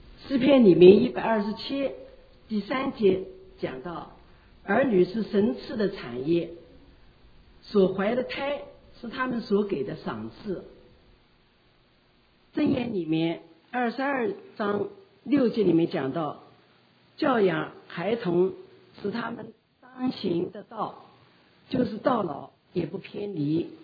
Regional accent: China; 那看到我们中国人去了又是新面孔

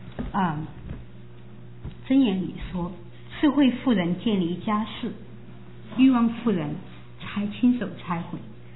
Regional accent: China; 我想我是从大陆来的，我跟每一个从大陆来的一样，从小就受的是啊一种无神论的教育。

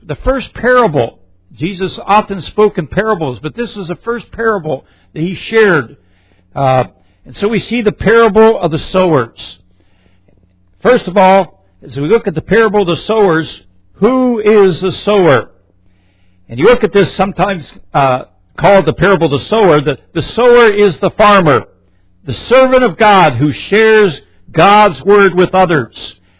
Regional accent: Pennsylvania, United States; I'm from Pennsylvania, which is way up north. We get lots of snow up there.

